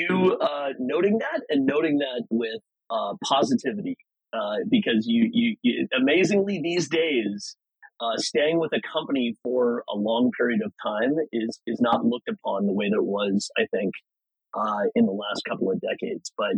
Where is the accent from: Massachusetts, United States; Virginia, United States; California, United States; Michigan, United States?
California, United States; Piedmont; Sure. Yeah, I grew up in Piedmont, little East Bay community